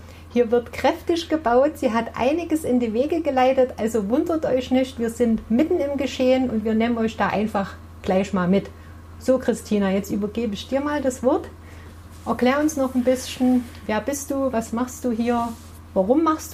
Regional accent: Saxony, Germany; accent: Saxon; Um nochmal auf das Sächsisch zurückzukommen, bei mir hört man es auch, ich komme auch aus Sachsen.

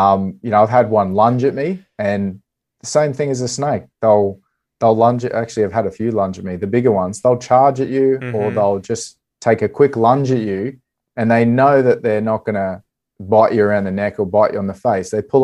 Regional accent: Gold Coast, Queensland, Australia; because I was growing up on the Gold Coast on the Gold Coast, and we would visit the Gold Coast hinterland

